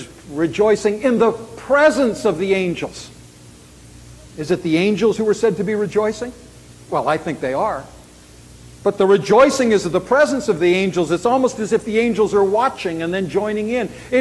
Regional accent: Canada; I'm Canadian, I can say those things

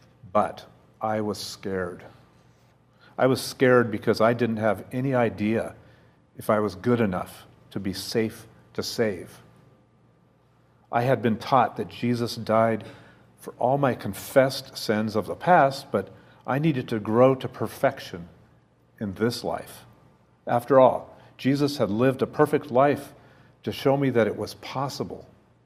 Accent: Howell Mountain, California, United States; born there; I was born on a mountain. I was born on Howell Mountain, adjacent to the Napa Valley in Northern California.

